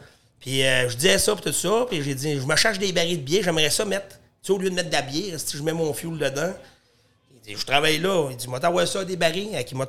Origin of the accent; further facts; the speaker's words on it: Saint-Ange-de-Beauce, Quebec, Canada; Saint-Ange-de-Beauce.